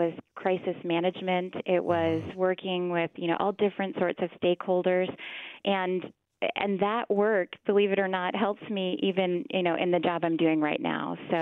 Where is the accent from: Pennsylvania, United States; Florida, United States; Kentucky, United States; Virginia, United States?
Virginia, United States; So I grew up in Northern Virginia, Drew, and I didn't encounter very many people who knew about the University of Dallas